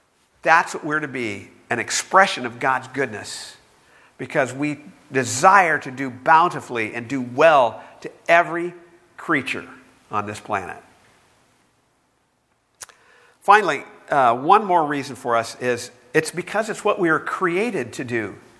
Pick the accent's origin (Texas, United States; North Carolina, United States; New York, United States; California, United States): California, United States; Bakersfield; And one of the things that always happened when growing up in Bakersfield, we'd always go to Brock's. It was the department store downtown.